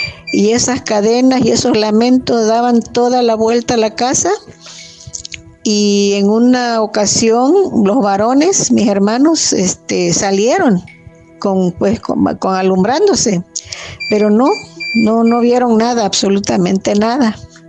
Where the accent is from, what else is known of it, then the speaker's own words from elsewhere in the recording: Oaxaca, Mexico; de un pueblo de Oaxaca, en donde yo nací. Sería en los años 50, porque no había casas.